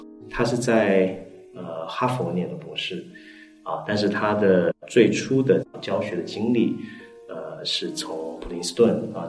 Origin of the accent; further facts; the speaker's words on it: Taiwan; 我们因为都有东岸的背景，然后又有当然更早我们都是来自于台湾的这样的背景